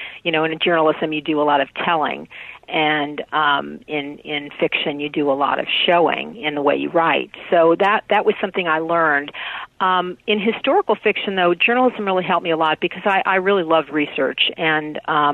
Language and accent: English; Columbus, Ohio, United States